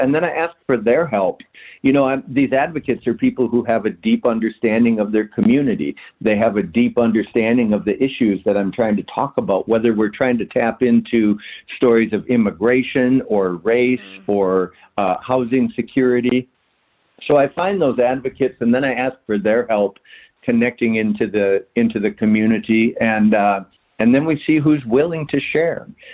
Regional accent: Minnesota, United States; because I'm from Minnesota and that's how we talk.

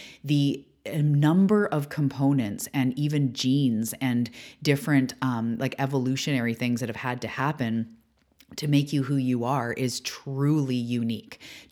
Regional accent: Canada; I am Canadian. Like, yes, of course, in the human realm, I'm Canadian, or my family, most of my family's from England.

